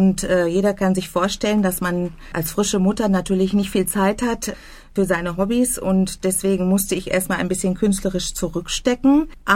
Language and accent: German; Bielefeld, North Rhine-Westphalia, Germany; moved away as an adult; now in Iserlohn, Germany; meine Heimatstadt Bielefeld zu verlassen